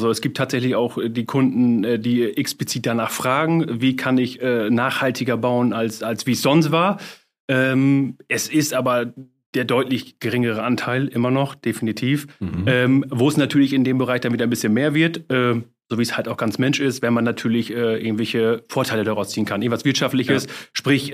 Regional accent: Lower Saxony, Germany; in Ostfriesland geboren, habe hier meine Schule gemacht

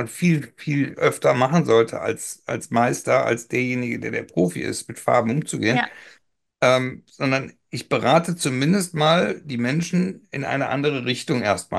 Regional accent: Rhineland, Germany; bei uns im Rheinland ist es natürlich Karneval.

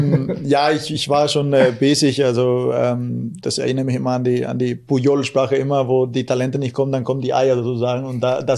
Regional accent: San Joaquin, Caaguazú, Paraguay; German is a second language; now in Germany; In meinem Heimatdorf, in San Joaquin, von woher ich komme.

